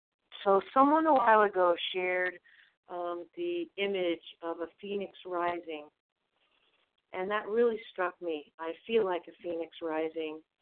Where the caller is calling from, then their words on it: Vermont, United States; I'm calling from Vermont.